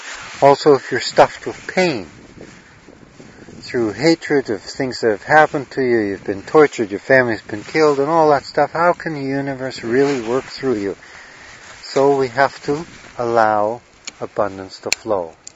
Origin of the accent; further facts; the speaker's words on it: Canada; I come from Canada and I go down there and I see these bricks